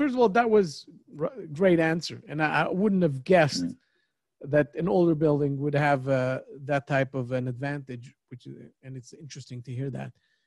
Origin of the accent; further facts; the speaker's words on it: Brooklyn, New York, United States; now in Israel; And I came from Brooklyn, so I don't know where I picked it up.